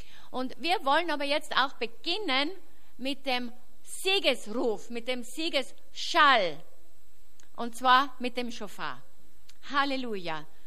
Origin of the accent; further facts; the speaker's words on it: Austria; uns als Österreicher